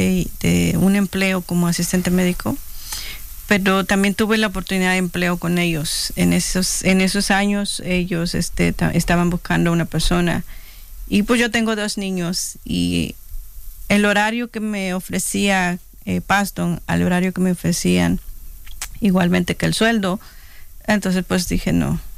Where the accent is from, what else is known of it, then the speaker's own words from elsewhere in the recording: Oaxaca, Mexico; moved away; Yo soy mexicana también, del estado de Oaxaca. Yo vine igual hace como 20 años a este país.